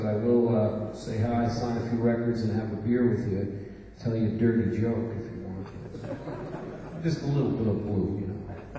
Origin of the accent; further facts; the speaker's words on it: United States; I'm from America, that place where we have that wonderful president that's really fucking embarrassing.